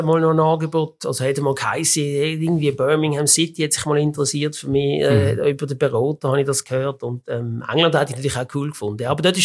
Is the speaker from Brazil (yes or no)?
no; Switzerland; wenn du so zusammen so als Schweizer kommst